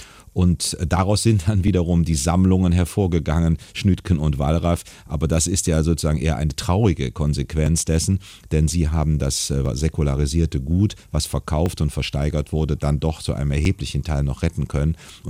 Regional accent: Cologne, North Rhine-Westphalia, Germany; born there; Ja, als gebürtigem Kölner schon

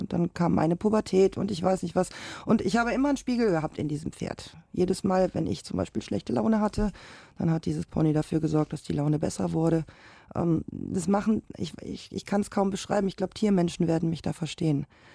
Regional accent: Krefeld, North Rhine-Westphalia, Germany; Direkt am Hülserbruch. Das ist ein Wald in meiner Heimat.

